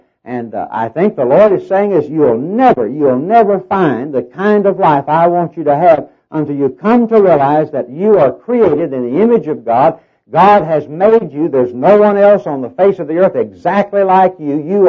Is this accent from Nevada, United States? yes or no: no; Arkansas, United States; also born or lived in Oklahoma, United States; now in Texas, United States; I was born in Oklahoma, raised in Arkansas, and live in Texas.